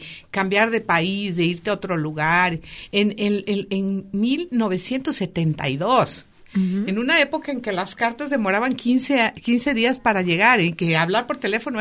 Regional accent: Xalapa, Veracruz, Mexico; moved away as an adult; now in Brazil; Sí, con 21 años me casé con un brasileño, acababa yo de terminar mi licenciatura en Historia

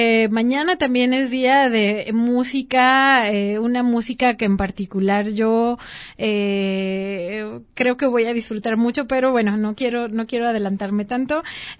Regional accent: Mexico; nuestra identidad como mexicanos, pero pues también como latinoamericanos

